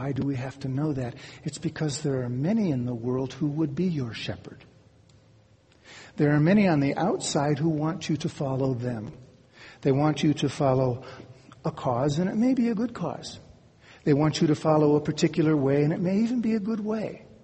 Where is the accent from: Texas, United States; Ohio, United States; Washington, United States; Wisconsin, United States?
Ohio, United States; Cleveland; I grew up in Cleveland, Ohio. Not a lot of shepherds and sheep in Cleveland, Ohio.